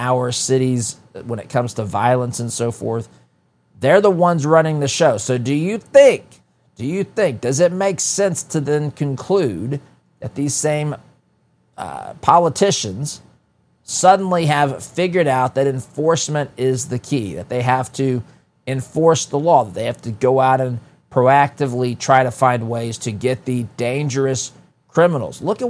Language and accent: English; United States; as someone, as an American, as a human being, I'm cheering for the crime to be cleaned up